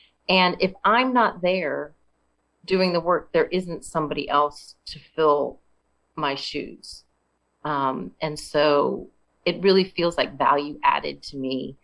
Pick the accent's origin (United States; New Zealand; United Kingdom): United States; California; Well, I grew up in California, and I admit that I had some of my own stereotypes when I came to the South.